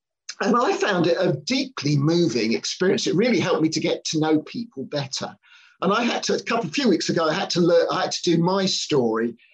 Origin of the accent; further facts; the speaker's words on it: High Barnet, London, United Kingdom; born there; I was born in High Barnet, in that's Greater London at the top, and it's at the end of the Northern Line, and that's my house, number 58 Manor Road.